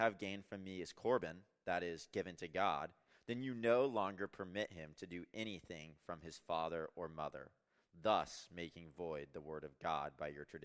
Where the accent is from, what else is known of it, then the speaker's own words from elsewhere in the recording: California, United States; Growing up, originally I'm from California. I grew up in a really small town up in the mountains. I actually grew up on a cattle ranch.